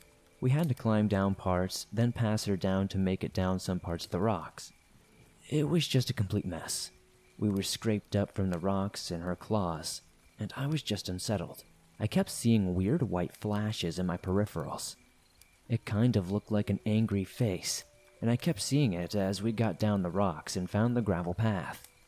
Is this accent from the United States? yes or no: yes; New York, United States; I am from New York. I live in the Catskill region, so I have access to amazing hiking trails.